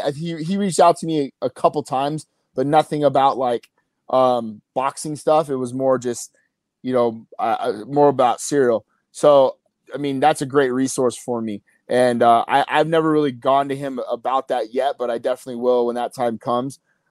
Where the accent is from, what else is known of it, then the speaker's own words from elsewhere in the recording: Las Vegas, Nevada, United States; Oh, bro, born and raised in Vegas. That'd be a dream come true, George.